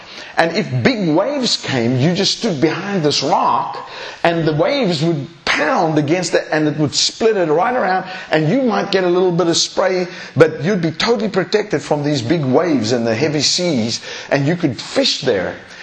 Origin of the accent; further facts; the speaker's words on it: east coast, South Africa; When I grew up in South Africa, when I was in my early teenage years, we lived on the east coast of South Africa.